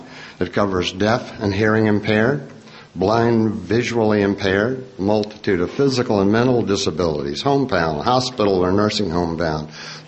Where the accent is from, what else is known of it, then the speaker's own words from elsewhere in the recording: West Virginia, United States; I'm from Area 73, Wild, Wonderful West by God, Virginia.